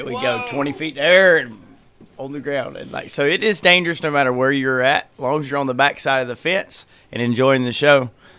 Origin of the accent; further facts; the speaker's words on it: Charlotte, North Carolina, United States; Charlotte, North Carolina.